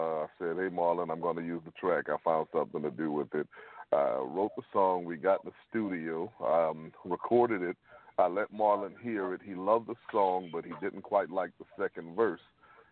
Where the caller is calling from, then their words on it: Atlanta, Georgia, United States; I'm actually calling from the ATL.